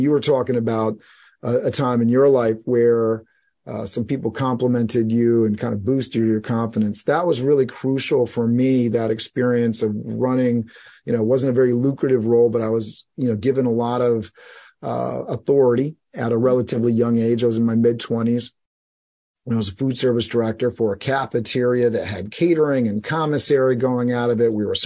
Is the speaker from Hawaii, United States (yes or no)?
no; New York City, New York, United States; I was raised in New York City, and they talk about New York City in the sense that, you know, if you're raised there, you can live anywhere, right?